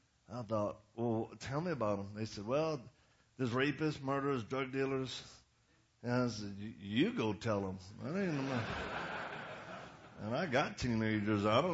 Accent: Louisiana, United States; accent: Cajun; But I'm from Louisiana. I'm one of them swamp Cajun people right there.

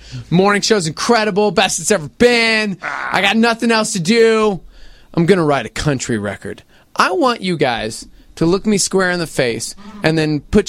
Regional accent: Lubbock, Texas, United States; I'm from Lubbock, Texas.

